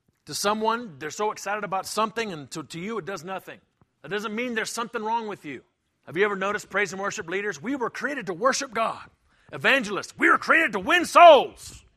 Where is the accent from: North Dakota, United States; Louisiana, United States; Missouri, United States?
Louisiana, United States; So I come from South Louisiana, and man, we have a flashlight.